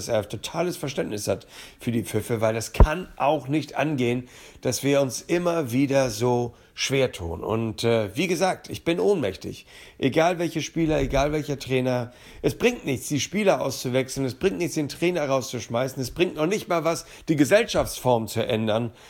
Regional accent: Hamburg, Germany; born there; Ich bin ein geborener Hamburger, ich fühle mich als Hanseat

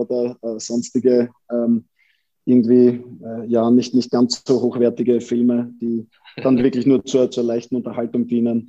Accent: Vienna, Austria; Wir Wiener empfinden das ja nicht als Wiener Schmäh, sondern für uns ist das einfach, wir sind halt so, wie wir sind.

